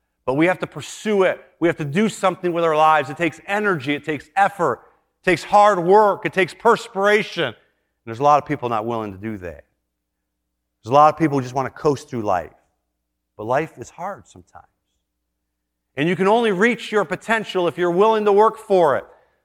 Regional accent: Detroit, Michigan, United States; You know, I'm from Detroit. I could take it.

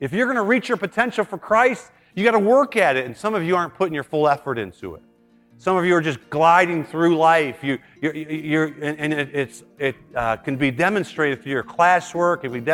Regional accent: Detroit, Michigan, United States; You know, I'm from Detroit. I could take it.

